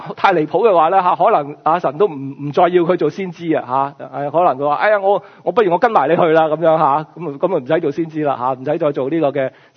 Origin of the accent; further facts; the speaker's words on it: China; 我中國人嗰種難得，難得係呢係好難啊